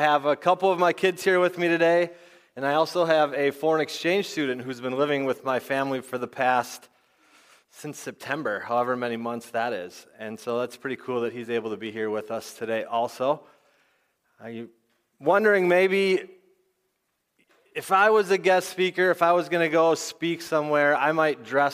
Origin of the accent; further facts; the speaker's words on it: Maple Grove, Minnesota, United States; now in Northfield, United States; I'm from Northfield. I love Northfield. I grew up in Maple Grove, played hockey for Maple Grove.